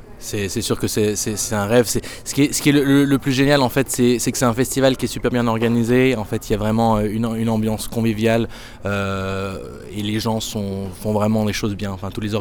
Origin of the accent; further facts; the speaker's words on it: Switzerland; moved away as an adult; now in New York, United States; je viens à la base de Suisse. J'ai commencé à faire des films en Suisse et là, ça fait 6 ans que je suis établi à New York.